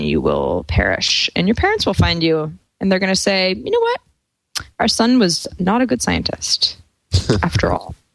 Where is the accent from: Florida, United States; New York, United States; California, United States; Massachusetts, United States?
California, United States; Sebastopol; I come from Sebastopol, California, which is no stranger to the marijuana movement.